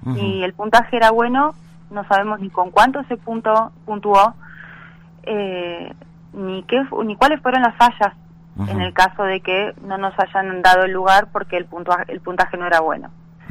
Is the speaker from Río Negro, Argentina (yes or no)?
yes; Bariloche, Río Negro, Argentina; nosotros andanzas hace 7 años que estamos acá en Bariloche. Yo soy oriunda de Bariloche